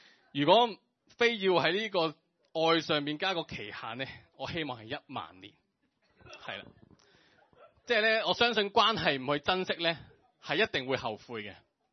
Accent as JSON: {"language": "Cantonese", "country": "China", "said": "我哋中國人啦，中國人啦"}